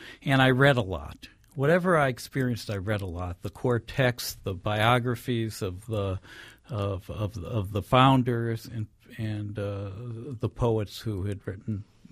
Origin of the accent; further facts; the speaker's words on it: Cleveland, Ohio, United States; I grew up Jewish in Cleveland, Ohio, in a conservative synagogue where there wasn't much talk about spirituality or God.